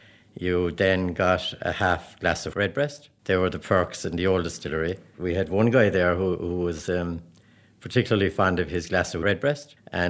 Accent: Midleton, Munster, Ireland; I was born in Middleton and went to school in Middleton and then joined a company in 1971.

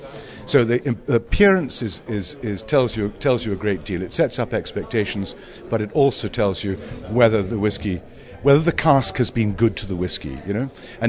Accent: Isle of Arran, Scotland, United Kingdom; I was brought up on the Isle of Arran

